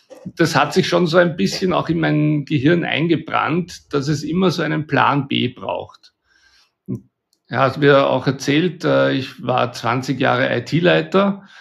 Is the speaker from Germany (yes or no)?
no; Austria; bei uns in Österreich